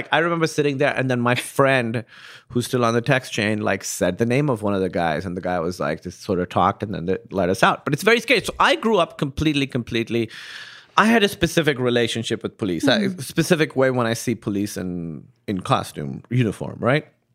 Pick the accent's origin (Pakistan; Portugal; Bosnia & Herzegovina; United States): Pakistan; Listen, I grew up in Pakistan, right? And I grew up watching Bollywood movies.